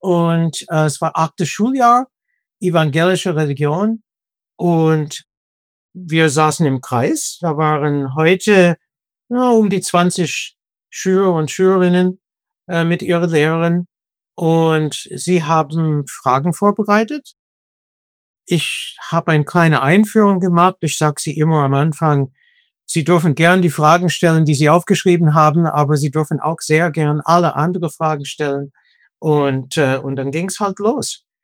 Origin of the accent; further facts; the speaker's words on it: United States; now in Germany; Ich komme aus den USA, aber ich bin in Deutschland schon seit über 40 Jahren